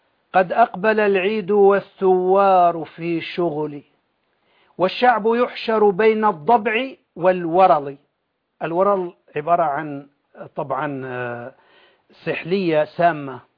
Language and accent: Arabic; Jarjanaz, Idlib Governorate, Syria; حينما كنت طفلا في جرجناز مسقط رأسي في منطقة معارة النعمان